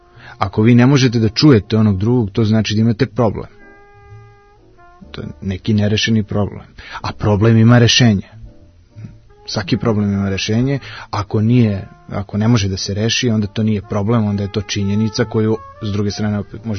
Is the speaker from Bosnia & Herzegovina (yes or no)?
no; Serbia; kod nas u Srbiji